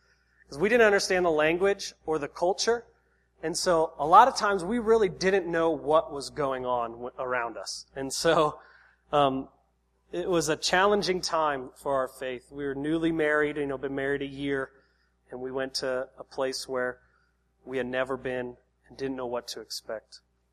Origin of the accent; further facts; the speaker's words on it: United States; And I just remember, you know, growing up in America, we have so much at our disposal.